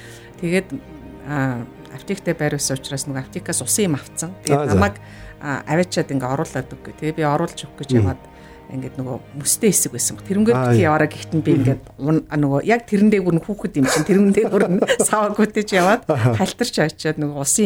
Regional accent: Ulaanbaatar, Mongolia; Би болохоор Улаанбаатар төрсэн.

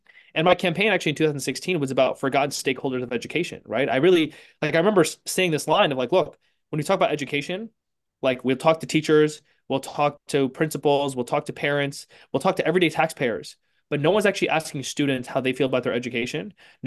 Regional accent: Jersey City, New Jersey, United States; growing up in Jersey City, post 9/11

